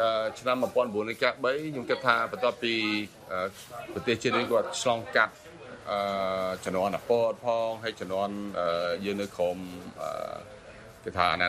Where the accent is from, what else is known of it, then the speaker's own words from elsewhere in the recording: France; now in Cambodia; ខ្ញុំទៅស្រុកប្រាំងពួកគ្រួសារខ្ញុំទៅទៅស្រុកស្រុកប្រាំងហើយខ្ញុំធំនៅស្រុកប្រាំងឯងបានពេលបានខ្ញុំត្រឡប់មកនៅស្រុកខ្មែរវិញ25ឆ្នាំមុន27ឆ្នាំមុនឆ្នាំ1993